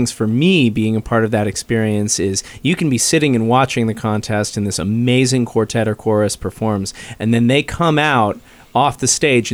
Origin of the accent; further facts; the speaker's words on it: Ohio, United States; That's right. I grew up in Ohio, where I started singing.